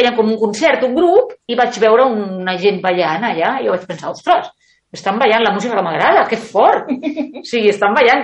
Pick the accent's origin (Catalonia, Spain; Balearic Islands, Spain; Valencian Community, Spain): Catalonia, Spain; Terrassa; soc de Terrassa.